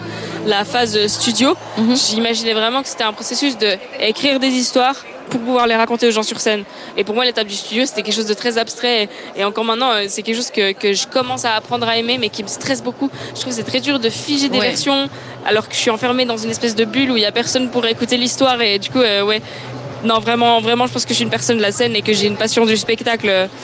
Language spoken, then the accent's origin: French; Switzerland; en tant que Suissesse quoi, qui consomme de la musique live.